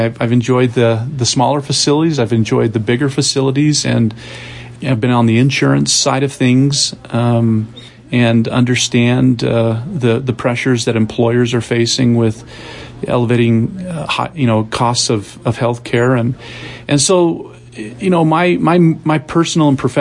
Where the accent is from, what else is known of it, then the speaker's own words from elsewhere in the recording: Mountain Green, Utah, United States; Yeah, I grew up in Mountain Green, Utah, in Morgan County, so not far from here.